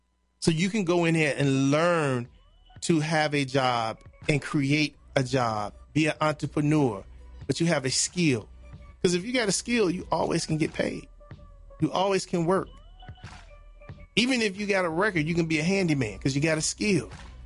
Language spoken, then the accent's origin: English; Chicago, Illinois, United States; I wasn't just raised in a house like that. The block I grew up on in Chicago was like that.